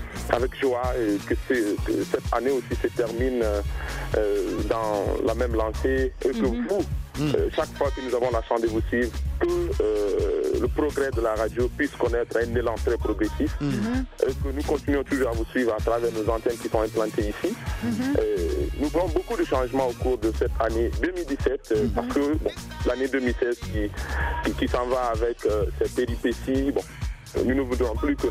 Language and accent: French; Guinea; en tant que Guinéen et surtout en tant que journaliste